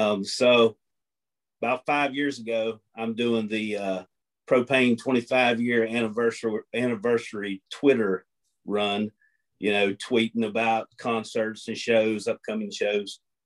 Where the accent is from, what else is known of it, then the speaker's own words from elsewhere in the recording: West Virginia, United States; Oh, I'm from West Baghdad, Virginia.